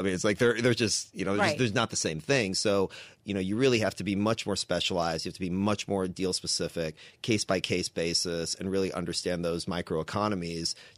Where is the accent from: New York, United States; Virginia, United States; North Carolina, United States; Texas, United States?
Texas, United States; I'm born and raised in Texas